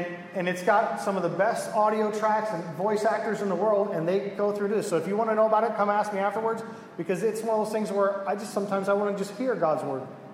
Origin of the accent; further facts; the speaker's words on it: Miami, Florida, United States; Now, I'm from Miami. Okay? We have things called hurricanes in Miami.